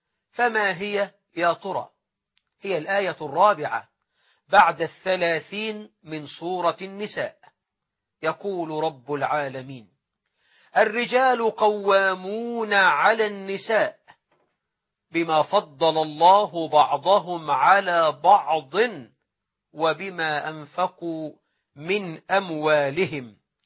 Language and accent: Arabic; Egypt; أن يجعل بلدنا مصر أمنا أمانا